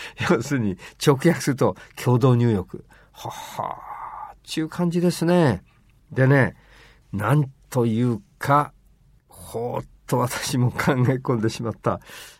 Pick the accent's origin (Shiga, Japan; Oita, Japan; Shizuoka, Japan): Shizuoka, Japan; Izu; 私の、生まれ育った伊豆ではですね、子供の頃24時間営業ですからね、銭湯は。